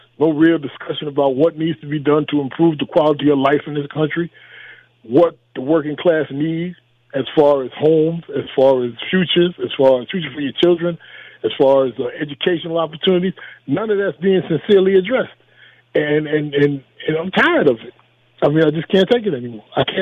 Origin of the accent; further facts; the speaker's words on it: Queens, New York, United States; I mean, you know, I grew up in Queens